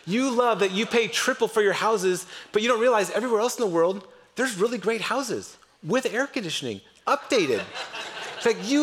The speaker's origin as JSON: {"language": "English", "town": "Novato", "region": "California", "country": "United States", "tie": "born or raised there", "also_born_or_lived": "Napa / Marin", "said": "I grew up in Novato. I lived a little bit in Napa. I only live in beautiful places, apparently. And then I've lived in Marin again for 21 years or so."}